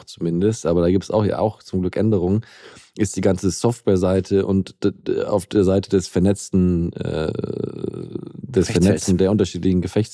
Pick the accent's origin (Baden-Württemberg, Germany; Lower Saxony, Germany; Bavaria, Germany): Lower Saxony, Germany; Osnabrück; in meiner Heimatstadt Osnabrück